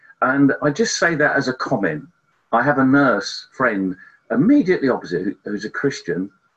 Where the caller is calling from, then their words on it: Tunbridge, South East England, United Kingdom; we live near Knole Park. I'm speaking from Tunbridge in Kent, a lovely part of the world.